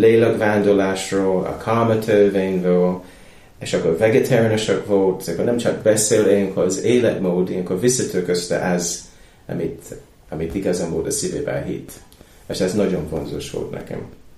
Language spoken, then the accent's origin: Hungarian; Romford, London, United Kingdom; Hungarian is a second language; Londonba születtem, a családom, az anyám része az Walesből jött, és akkor az apám része az Londonból, és laktam Londonba. És olyan 15 km a várostól, de Greenbelt, ez a zöld őrf, ilyen London körül, nagyon szép vidék.